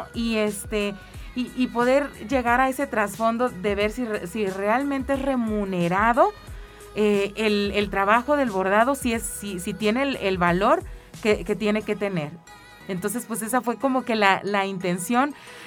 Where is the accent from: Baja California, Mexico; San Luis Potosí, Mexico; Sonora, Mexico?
San Luis Potosí, Mexico; Ciudad Valles; Yo soy de Ciudad Valles. Entonces, pues Ciudad Valles también tiene, o sea, hay muchísimas comunidades, hay muchas tradiciones, hay muchas cosas que se viven en la Huasteca.